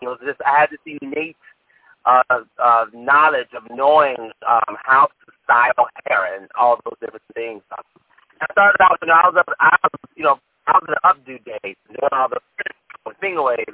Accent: Chicago, Illinois, United States; I grew up on Southwest Chicago.

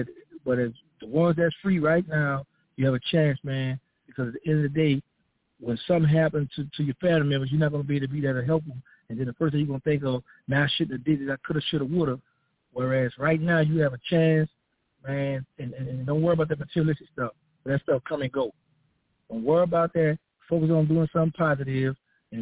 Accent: New Orleans, Louisiana, United States; First of all, I was born and raised in New Orleans, Charity Hospital. I grew up in Gertown, 17th Ward. Then we migrated from there on to that third ward. That's where I made my bones.

